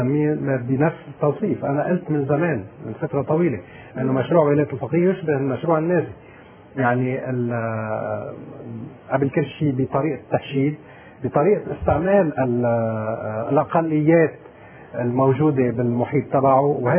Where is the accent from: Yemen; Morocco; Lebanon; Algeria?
Lebanon; أنا مصلحتي كلبناني اني ايد العربية السعودية لأسباب متعددة.